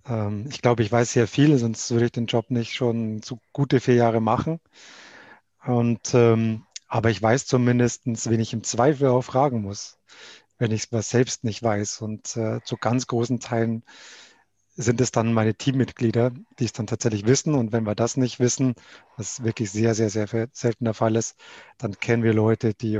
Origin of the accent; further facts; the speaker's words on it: Berg bei Neumarkt, Bavaria, Germany; Also aufgewachsen bin ich in Berg bei Neumarkt